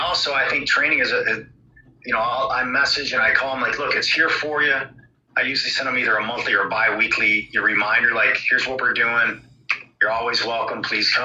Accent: Monroe, United States; So growing up in Monroe, again, I mentioned it started like a super small town.

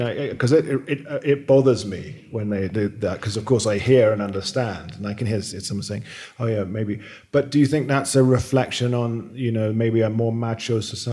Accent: England, United Kingdom; now in Mompox, Colombia; they know who I am. I'm the English guy who's sort of doing, you know, his things in Montpos.

